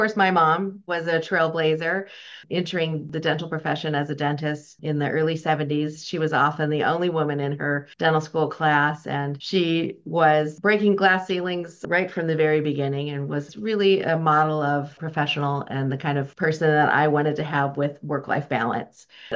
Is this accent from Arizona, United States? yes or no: yes; Phoenix, Arizona, United States; also born or lived in Flagstaff; I was actually born in Flagstaff and lived there for my first 5 years. We moved around a bunch when my parents were in dental school. And then we ended up back in Phoenix through high school.